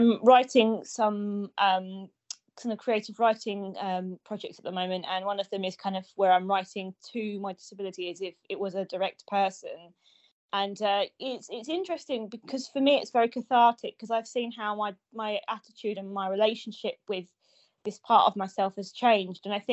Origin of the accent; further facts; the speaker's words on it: London, United Kingdom; because I'm from London